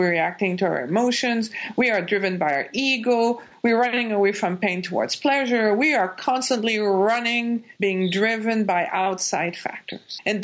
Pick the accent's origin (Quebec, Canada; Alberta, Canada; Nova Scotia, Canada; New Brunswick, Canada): Quebec, Canada; born there; I was born in Quebec.